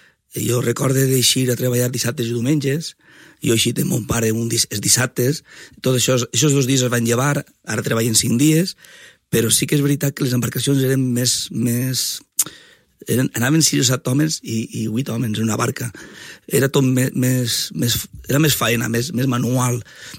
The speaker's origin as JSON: {"language": "Catalan", "town": "Calp", "region": "Valencian Community", "country": "Spain", "tie": "born or raised there", "said": "del meu poble de Cal"}